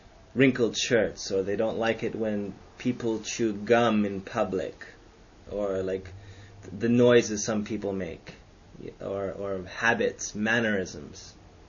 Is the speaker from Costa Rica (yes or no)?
no; Canada; I'm Canadian, so it's not. Like, I don't like Canada or I don't like Canadians because I am Canadian and I do love my country.